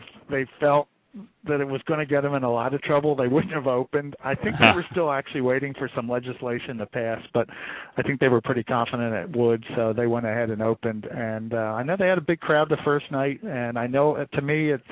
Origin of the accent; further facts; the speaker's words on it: Philadelphia, Pennsylvania, United States; I grew up in Philadelphia, so what are you going to say?